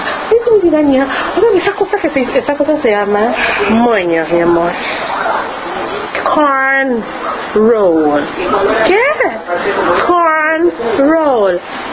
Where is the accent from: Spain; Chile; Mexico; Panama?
Panama; porque somos panameños.